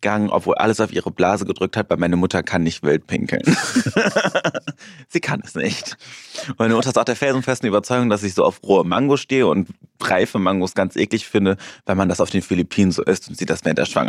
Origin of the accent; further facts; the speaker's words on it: Cologne, North Rhine-Westphalia, Germany; also born or lived in Mönchengladbach; now in Düsseldorf, Germany; Ich bin da aufgewachsen in Köln, aber ich bin nicht in Köln geboren.